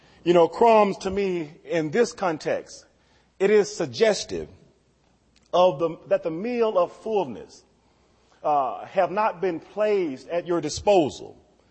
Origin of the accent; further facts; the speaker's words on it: Southern United States, United States; I'm from the South, you see.